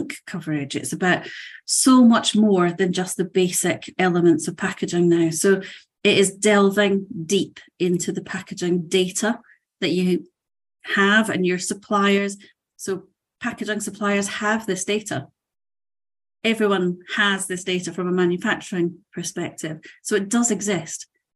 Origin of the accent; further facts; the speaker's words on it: United Kingdom; The UK, again, as an example, our my home country